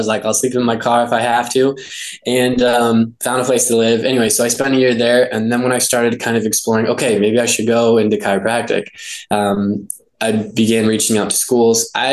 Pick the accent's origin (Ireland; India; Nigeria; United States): United States; Lima, Ohio; So I was born in Columbus, grew up around Lima. The doctor that I saw was in Findlay. So just really small town, rural Ohio.